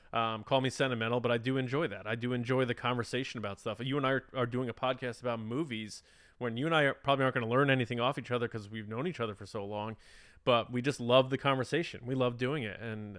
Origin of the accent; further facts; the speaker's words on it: West Babylon, New York, United States; There was this record store by my house where I grew up originally on Long Island.